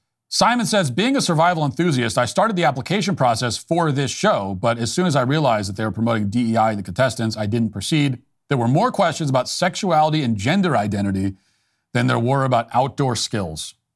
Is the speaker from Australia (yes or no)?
yes; Australia; I'm an Aussie